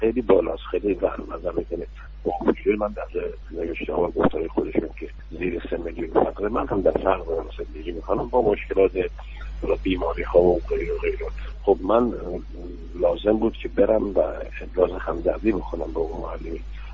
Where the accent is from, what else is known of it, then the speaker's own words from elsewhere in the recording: Iran; من پذیرش خودم درستم به عنوان یک ایرانی